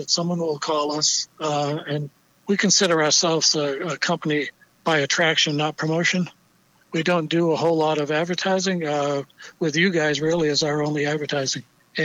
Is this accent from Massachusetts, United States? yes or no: yes; Nantucket, Massachusetts, United States; When I grew up in Nantucket, you kind of did everything.